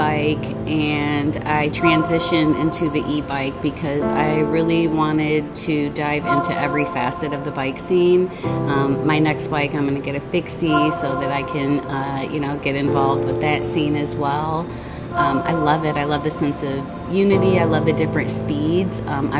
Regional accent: Detroit, Michigan, United States; now in Houston, United States; I am originally from Detroit. I moved to Houston 15 years ago and fell in love with the city.

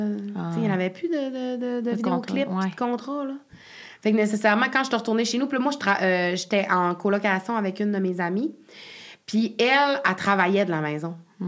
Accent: Chicoutimi, Quebec, Canada; Moi, j'ai des. Tu sais, c'est ma ville natale. Fait que nécessairement, si je la connais comme le fond de ma poche.

